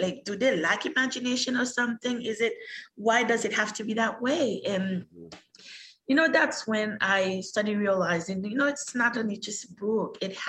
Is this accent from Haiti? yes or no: yes; Haiti; also born or lived in Canada; I was raised in Haiti and in Canada. Mm-hmm. So I love both cultures.